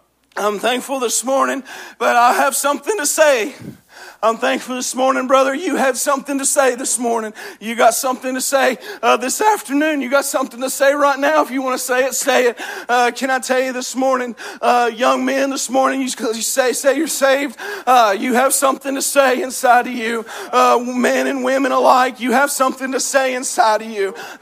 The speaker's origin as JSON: {"language": "English", "region": "West Virginia", "country": "United States", "said": "I'm from West Virginia. I'm a lot different."}